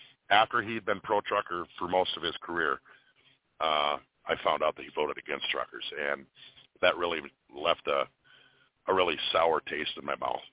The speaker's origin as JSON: {"language": "English", "region": "Minnesota", "country": "United States", "said": "And I'm one Minnesotan that don't appreciate it"}